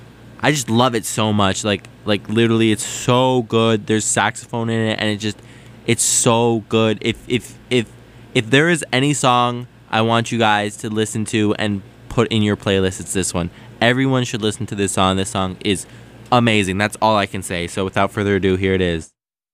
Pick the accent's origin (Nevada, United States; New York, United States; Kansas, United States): New York, United States; New York City; it's about someone in Brooklyn, and I'm from Manhattan, New York City. So, you know, it hits kind of close to home.